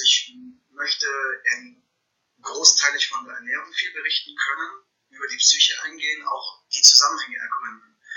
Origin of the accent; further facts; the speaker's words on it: Bavaria, Germany; born there; Ich bin gebürtiger Bayer. Hört man jetzt nicht vom Akzent her, meine Familie kommt aus dem Osten.